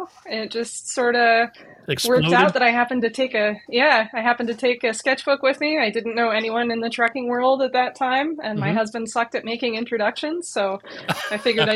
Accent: Ohio, United States; also born or lived in England; I'm from Ohio. From Northwest Ohio.

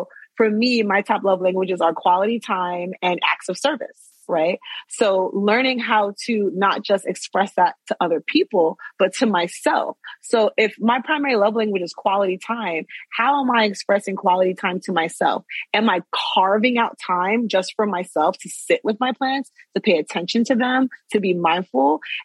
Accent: New York, United States; And I talk about it as a New Yorker

